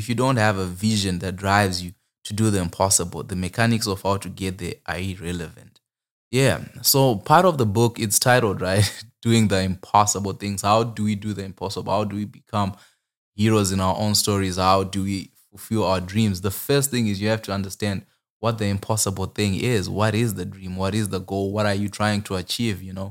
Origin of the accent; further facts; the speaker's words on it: Zimbabwe; because I come from Zimbabwe originally